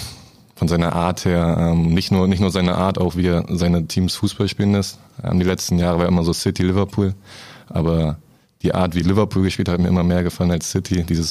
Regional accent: Bremen, Germany; ich komme ja aus Bremen, wohne in Bremen

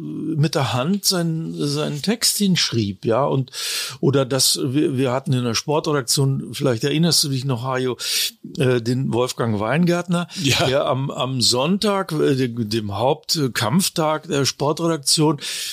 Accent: Braunschweig, Lower Saxony, Germany; moved away as an adult; now in Munich, Germany; also ich bin ja von Braunschweig, meiner Heimatstadt aus, nach München gekommen

